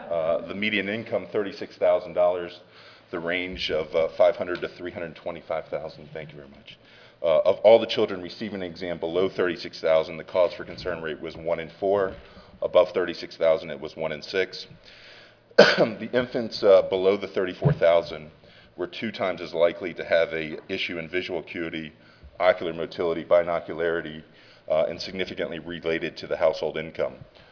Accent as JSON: {"language": "English", "region": "Southern United States", "country": "United States", "said": "I'm a Southerner, so spending the month of January in Wisconsin was not appealing"}